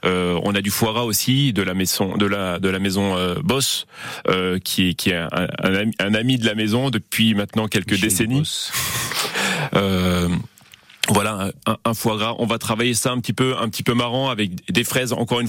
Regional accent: Centre-Val de Loire, France; J'ai passé mon enfance en Sologne, donc l'asperge blanche ça me connaît.

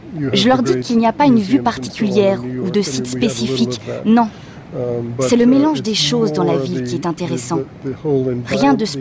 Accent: New York, United States; French is a second language; car je viens de New York, et donc je n'ai jamais senti que c'était mon océan. L'Atlantique est mon océan.

